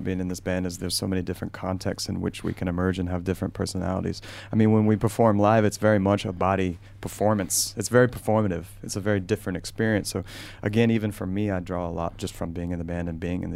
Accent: the South, United States; We're also from the South, and the South obviously has one of the worst histories.

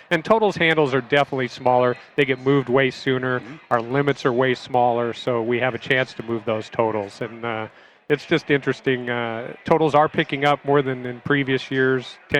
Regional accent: Nebraska, United States; We fill up with those fans, and I'm from Nebraska, so I love Iowa State fans being here.

